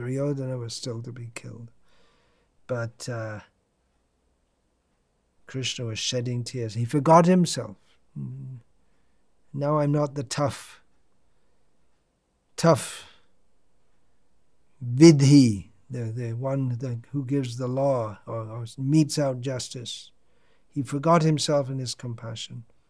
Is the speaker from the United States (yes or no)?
no; United Kingdom; growing up in Britain, where you have to learn to be tough and look after yourself.